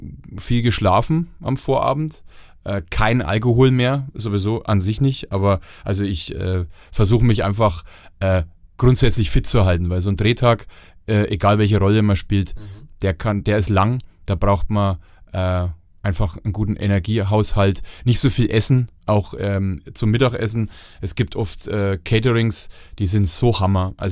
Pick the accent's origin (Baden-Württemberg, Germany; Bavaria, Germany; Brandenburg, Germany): Bavaria, Germany; Matthias Egersdörfer ist Franke, Eli Wasserscheid ist Fränkin, ich bin Franke